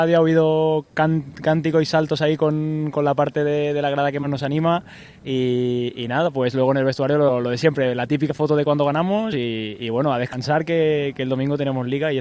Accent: Barcelona, Catalonia, Spain; Yo es que soy de Barcelona

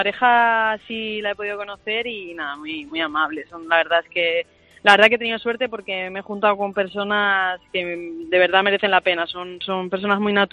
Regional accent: Burgos, Castile and León, Spain; Así que soy de Burgos, pero no, ya no he vivido tanto frío por allí.

